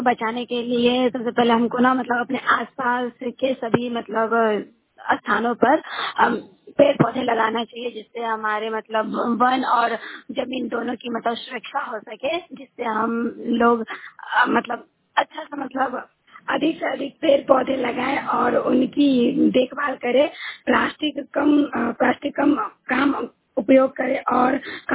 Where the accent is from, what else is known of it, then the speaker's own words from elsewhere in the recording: Magrauni, Bihar, India; मगरौनी मधुबनी से।